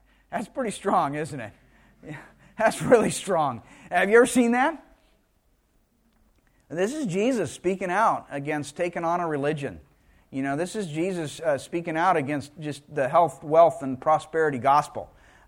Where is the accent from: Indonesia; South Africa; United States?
Indonesia; Kalimantan; English is a second language; growing up in Kalimantan.